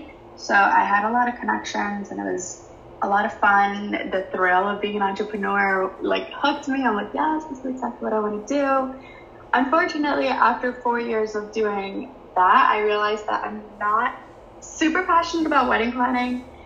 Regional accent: New Jersey, United States; So I am born and raised in New Jersey

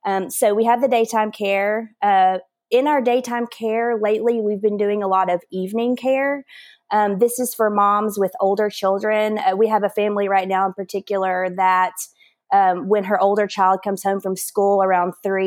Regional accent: Nashville, Tennessee, United States; I'm a born and raised native Nashvillian, and I grew up here in the Nashville area. I went to college at the University of Tennessee in Knoxville

